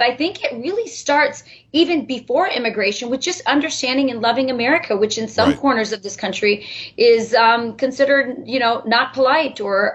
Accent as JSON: {"language": "English", "country": "United States", "said": "But I am an American, first and foremost. And I think we need to come back to that idea. When I was growing up in the 70s, that's when they started all this experimentation with bilingual education."}